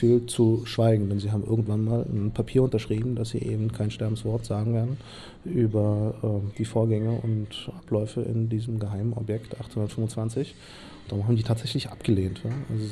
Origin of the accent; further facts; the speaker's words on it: Berlin, Germany; born there; Und zwar bin ich selber in Berlin geboren, auf der östlichen Seite der Mauer